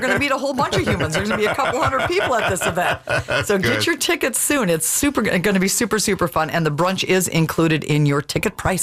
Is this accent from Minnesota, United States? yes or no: yes; Minnesota, United States; Minnesota.